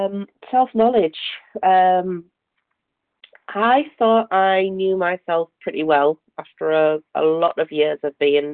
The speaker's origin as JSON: {"language": "English", "town": "Middlesbrough", "region": "North East England", "country": "United Kingdom", "said": "from Middlesbrough in the UK"}